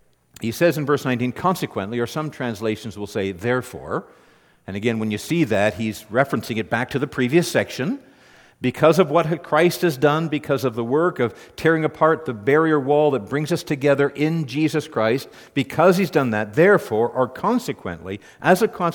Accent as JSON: {"language": "English", "country": "Canada", "tie": "born or raised there", "said": "I was born and raised in Canada."}